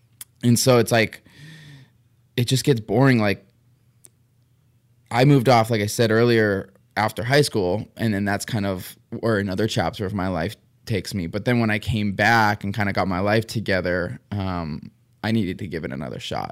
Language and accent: English; Maui, Hawaii, United States; And, I, you know, ultimately when I tell people I'm from Maui, they, you know, obviously hit me back with, what are you doing up here?